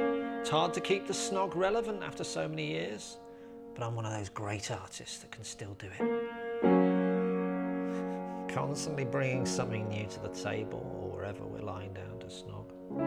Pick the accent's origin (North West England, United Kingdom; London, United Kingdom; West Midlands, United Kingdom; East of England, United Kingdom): West Midlands, United Kingdom; Birmingham; If you're from Birmingham, you have to say, all right. Or in our case, all right.